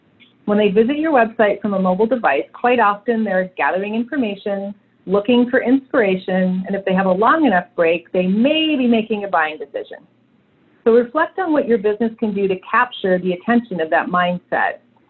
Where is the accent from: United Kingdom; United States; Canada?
Canada; As a Canadian, I didn't grow up in a country with a history of enslaving some of its people